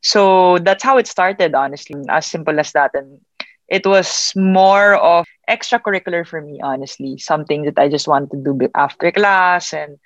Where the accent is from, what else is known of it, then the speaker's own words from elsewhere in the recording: Philippines; Even me at a young age, as a Filipino, Filipina specifically, there weren't many to look up